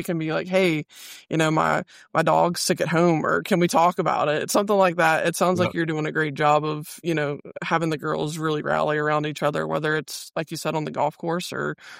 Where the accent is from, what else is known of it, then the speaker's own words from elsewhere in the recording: North Carolina, United States; I come from North Carolina, where our sports teams are not doing so well.